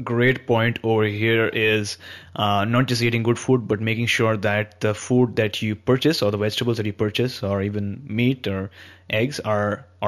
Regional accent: India; I've been born and brought up in India

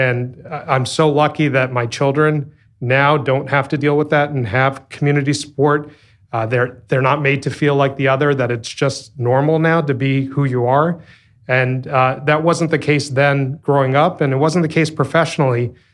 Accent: New Jersey, United States; what was it like growing up in New Jersey as a first-generation Sikh American? I don't have to give the SEC disclaimer to give this answer. it was really hard.

